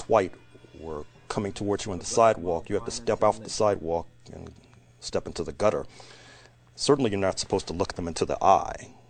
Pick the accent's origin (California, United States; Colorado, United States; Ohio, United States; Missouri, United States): Missouri, United States; St. Louis; The neighborhood I was born into in St. Louis was called Mill Creek Valley. I found it to be a stable, working-class neighborhood near stockyards.